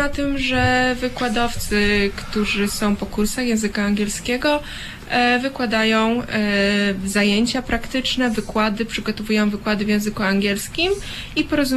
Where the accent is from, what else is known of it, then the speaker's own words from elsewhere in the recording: Krosno, Subcarpathian Voivodeship, Poland; mieszkam w Krośnie, pochodzę z Krosna, ale obecnie studiuję w dawnym Stanisławowie, obecnie Iwano-Frankiwsku, który znajduje się na Ukrainie.